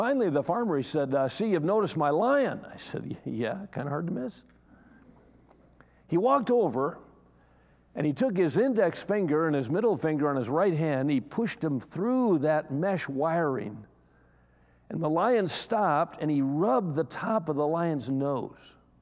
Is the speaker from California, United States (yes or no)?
no; Wisconsin, United States; I was raised in Wisconsin, and I enjoy going around out in the country and seeing these farms